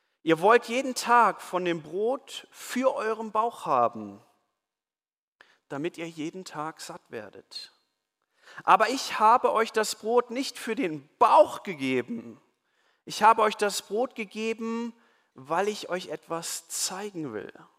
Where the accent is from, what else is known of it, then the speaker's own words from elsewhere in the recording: Nümbrecht, North Rhine-Westphalia, Germany; in Nümbrecht, da wo ich aufgewachsen bin.